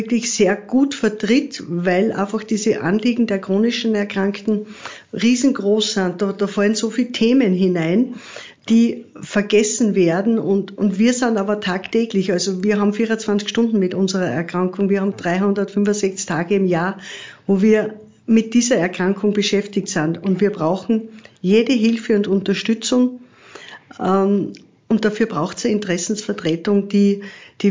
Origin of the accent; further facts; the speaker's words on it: Salzburg, Austria; Ich komme aus dem Land Salzburg, aus dem schönen Pinzgau, lebe aber schon seit 55 Jahren jetzt in der Stadt Salzburg, muss ich sagen.